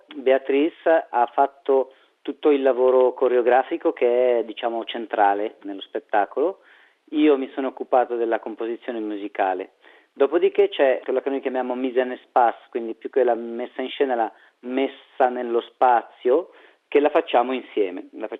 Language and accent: Italian; Arzo, Ticino, Switzerland; Beh, io sono cresciuto, nato e cresciuto ad Arzo, quindi per me le cave sono un luogo speciale